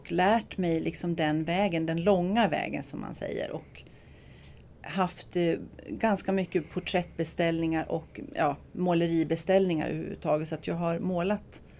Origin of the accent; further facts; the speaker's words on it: Sandviken, Gävleborg County, Sweden; now in Visby, Sweden; Och sen när jag började skolan så flyttade vi till Sandviken utanför Gävle. Så där växte jag upp. Och jag bor sedan 12 år på Gotland då i Visby.